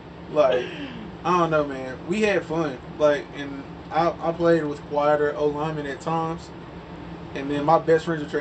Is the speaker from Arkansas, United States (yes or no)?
yes; Smackover, Arkansas, United States; Like, I'm from Smackover. Like, we, that's how we are.